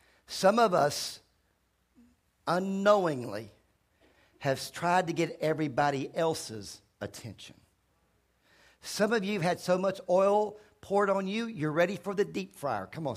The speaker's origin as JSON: {"language": "English", "region": "Virginia", "country": "United States", "tie": "born or raised there", "said": "When I grew up in Virginia, and every preacher I ever knew was poor."}